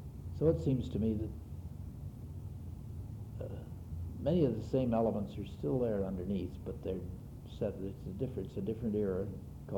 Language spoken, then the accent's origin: English; Pacific Northwest, United States; because I guess because I was from the Northwest, they put me on the business about Siberian logging